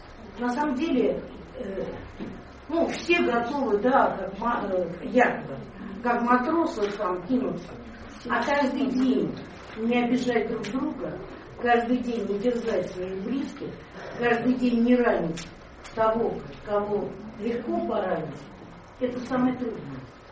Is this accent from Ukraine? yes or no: no; Moscow, Russia; я москвичка сама, не поэт